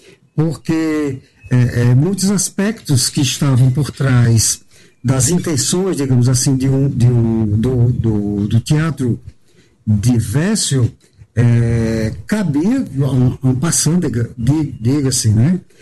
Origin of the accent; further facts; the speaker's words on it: Mossoró, Rio Grande do Norte, Brazil; now in Natal, Brazil; Coisas que não imaginava encontrar aqui em Natal, como realmente aqui em Natal, para mim, que vinha de Mossoró, eu achava tudo muito devagar.